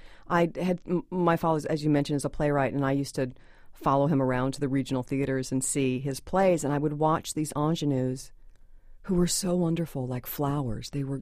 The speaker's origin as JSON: {"language": "English", "town": "New York City", "region": "New York", "country": "United States", "said": "But most people look at me and they think I'm from Iowa, you know, and I'm from New York City."}